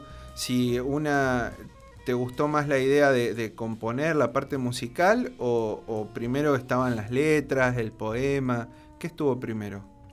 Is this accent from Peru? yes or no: no; Santa Rosa, La Pampa, Argentina; yo que soy de Santa Rosa de La Pampa, también.